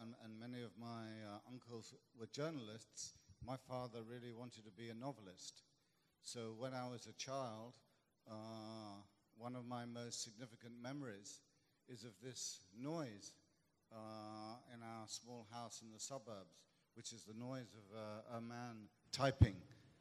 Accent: London, United Kingdom; born there; I was born in Great Britain, in London, but my father was an immigrant. He came from India, and he married my mother, a white English woman, at the beginning of the 1950s.

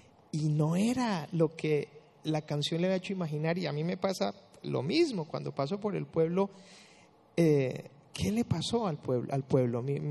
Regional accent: El Carmen de Bolívar, Bolívar, Colombia; Yo recuerdo, yo soy del Carmen de Bolívar.

